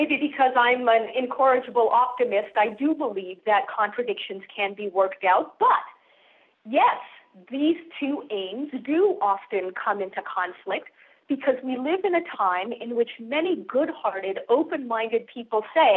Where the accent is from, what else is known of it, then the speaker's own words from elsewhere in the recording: Vancouver, British Columbia, Canada; In fact, I grew up in Canada, on the West Coast in Vancouver.